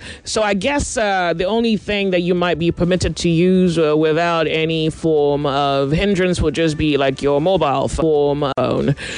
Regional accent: Nigeria; At this point now, I even need to figure out whether I'm still a Nigerian.

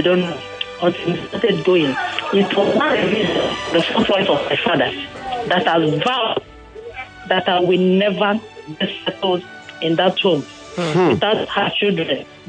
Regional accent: Imo, Nigeria; Okay. I'm from Imo State.

